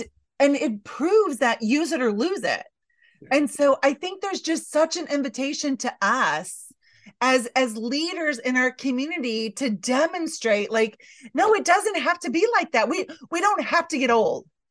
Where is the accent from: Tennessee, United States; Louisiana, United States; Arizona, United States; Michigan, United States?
Michigan, United States; now in Alaska, United States; Like, I had never ridden, even though I was from Michigan, I'd never ridden snow machines before.